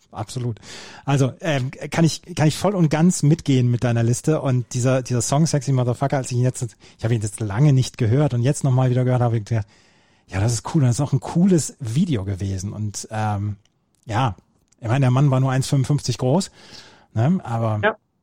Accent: Minden, North Rhine-Westphalia, Germany; Wir in Ostwestfalen, wir wussten, was gut ist.

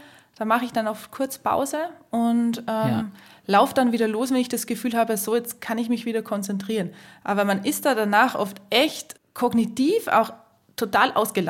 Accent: Salzburg, Austria; born or raised there

